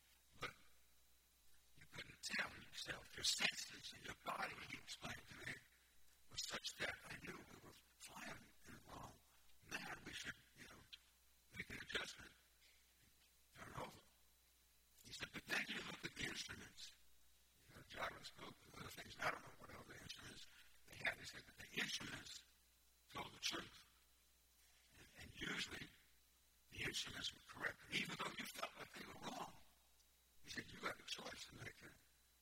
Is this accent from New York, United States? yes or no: yes; Long Island, New York, United States; I remember as a young person, I'm from Long Island, New York. We live on the south shore of Long Island.